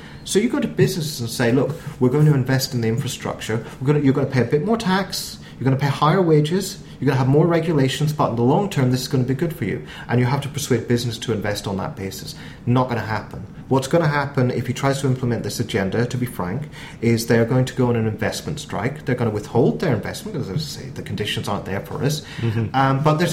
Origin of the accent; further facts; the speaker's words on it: Northern Ireland, United Kingdom; I am Northern Irish. But I should explain, I'm a self-hating proddy.